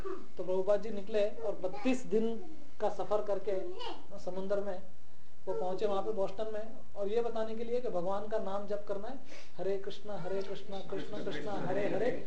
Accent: India; born there; moved away; हालांकि हम भारत में जन्मे हैं तो हमारा बड़ा सौभाग्य है

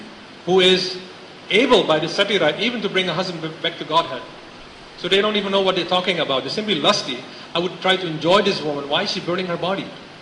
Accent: Netherlands; English is a second language; If you just talk about general people in the West, I'm from Holland.

